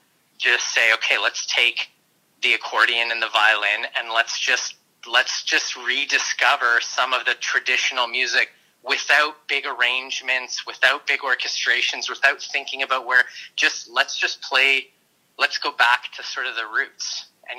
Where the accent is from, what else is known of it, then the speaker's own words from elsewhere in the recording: Toronto, Ontario, Canada; Like the first like duplex that I was born into was on High Park.